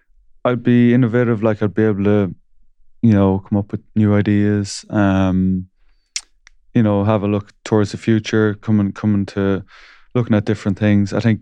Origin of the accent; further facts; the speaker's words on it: Leinster, Ireland; I'm from the Midlands. I'm going to promote the Midlands here now because it's kind of I love it. The lake. We're from Westmeath, so we're growing up on the lake, Lough Ree.